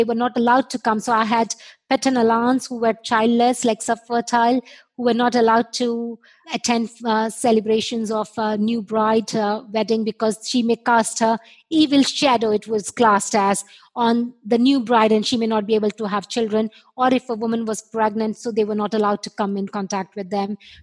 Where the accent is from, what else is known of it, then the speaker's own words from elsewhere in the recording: India; So I was born and brought up in India.